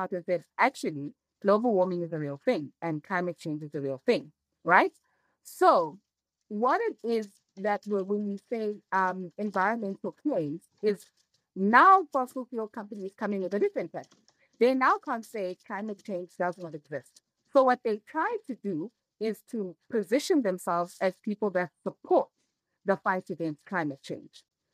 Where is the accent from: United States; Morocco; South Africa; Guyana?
South Africa; Eastern Cape; born and bred in the Eastern Cape.